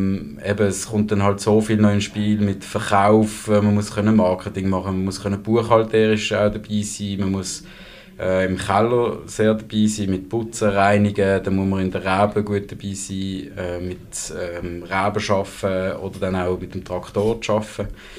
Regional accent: Neuchâtel, Switzerland; also in Neuchâtel, wo ich aufgewachsen bin.

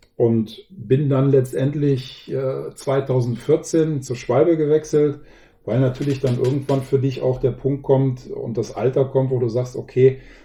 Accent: North Rhine-Westphalia, Germany; Das heißt, wir sind hier wirklich in einer engen Truppe aufgewachsen

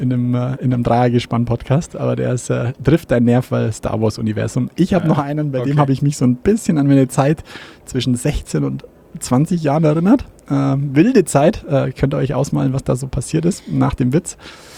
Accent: Ingolstadt, Bavaria, Germany; Ja, das bin ich ein gebrandmarktes Kind als Ingolstädter. Also, weil bei uns in Ingolstadt

